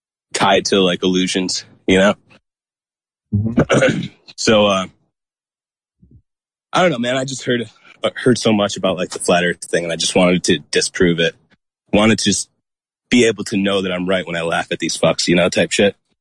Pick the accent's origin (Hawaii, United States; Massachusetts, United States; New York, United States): New York, United States; Herkimer; now in Colorado, United States; I'm from upstate New York. I live in Colorado.